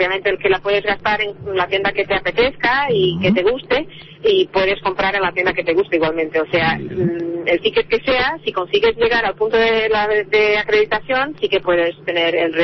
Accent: Porto, Norte, Portugal; Spanish is a second language; Soy de Porto, soy portuguesa.

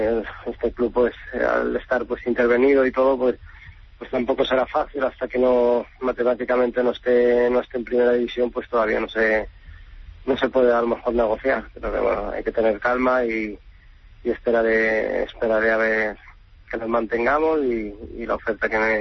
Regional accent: Catalonia, Spain; born there; Bueno, pero como nací en Cataluña

